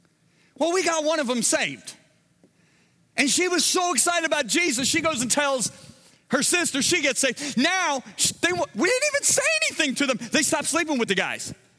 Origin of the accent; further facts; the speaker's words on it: Michigan, United States; now in Dallas, United States; I was raised in Michigan. So I'm not a Dallas Cowboy fan.